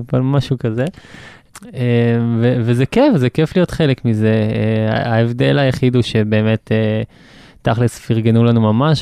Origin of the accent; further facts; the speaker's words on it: Southern District, Israel; נשארתי לגור פה. אני מאוד אוהב את האזור, ואני רץ עם הלהקה, שמפה, אנחנו מצפון הנגב.